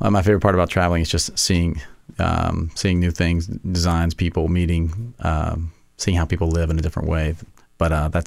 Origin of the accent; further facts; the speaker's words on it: Jackson, Mississippi, United States; moved away as an adult; So grew up in Jackson, Mississippi, which is deep south. I was there until I was 18, moved away, and have been in the kind of mid-northeast corridor ever since.